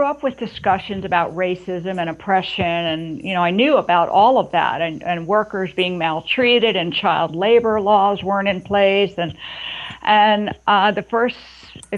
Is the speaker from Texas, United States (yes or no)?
no; New York, United States; You know, I'm a New Yorker. Doesn't happen to me.